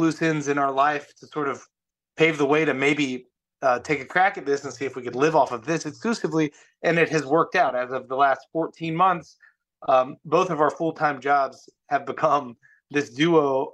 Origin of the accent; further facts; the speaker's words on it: North Carolina, United States; people with precarious immigration statuses in my home state of North Carolina.